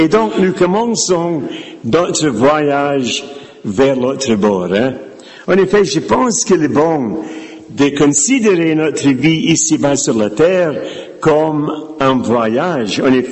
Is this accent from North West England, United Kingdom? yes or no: no; Scotland, United Kingdom; born there; French is a second language; j'ai un drôle d'accent, c'est pas ma faute, c'est parce que je suis né en Écosse.